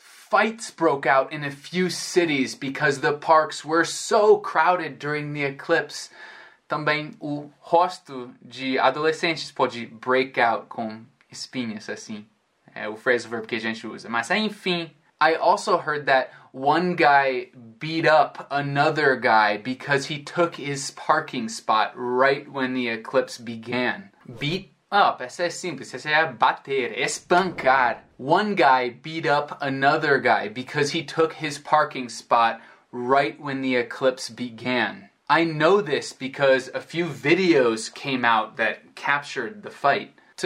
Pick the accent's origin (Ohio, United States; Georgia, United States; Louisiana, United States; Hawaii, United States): Ohio, United States; Cleveland; born there; Remember, I was born in Cleveland, and the eclipse path will be right across the city.